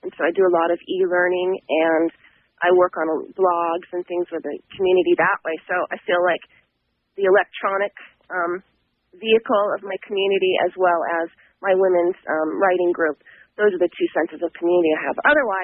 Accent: Long Beach, California, United States; now in Los Angeles, United States; I grew up in Long Beach, and then I moved to Los Angeles. And so I'm a Southern California native, but my family originally came from Massachusetts, and then before that, the Azores.

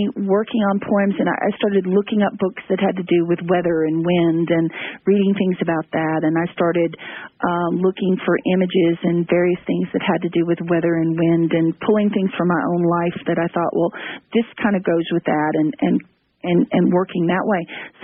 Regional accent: Tennessee, United States; born there; accent: southern; now in Texas, United States; I was born in Tennessee and now I'm in Texas, so I'm afraid can't escape the southern accent.

